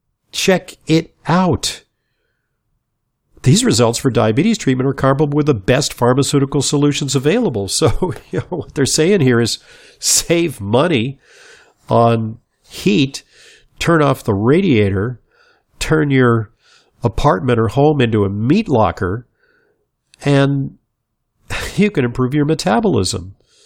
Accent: Los Angeles, California, United States; I grew up in Los Angeles, which is a pretty hot place, at a time where our home did not have an air conditioner.

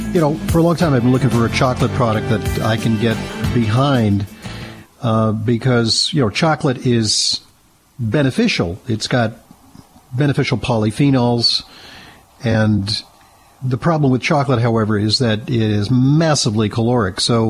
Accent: New York, United States; unfortunately, in my home state of New York.

